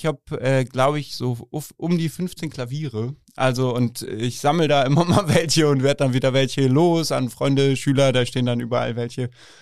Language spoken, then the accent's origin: German; Cologne, North Rhine-Westphalia, Germany; ich bin in der Kölner Südstadt aufgewachsen